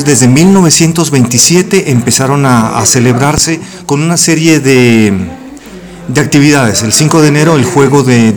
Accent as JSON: {"language": "Spanish", "town": "Pasto", "region": "Nariño", "country": "Colombia", "tie": "born or raised there", "said": "La ciudad de Pasto, al sur de Colombia, de donde yo soy oriundo, es una ciudad que se caracteriza por, entre otras cosas, por sus artesanías."}